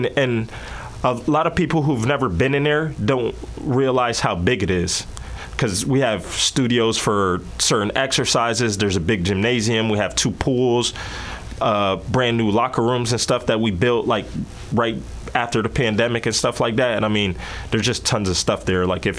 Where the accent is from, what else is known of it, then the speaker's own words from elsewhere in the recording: Florida, United States; I grew up in Florida, military brat, grew up in Florida. I like being outdoors.